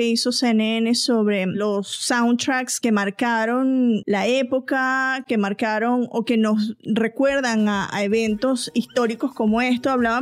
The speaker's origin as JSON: {"language": "Spanish", "town": "Atlanta", "region": "Georgia", "country": "United States", "said": "de Atlanta."}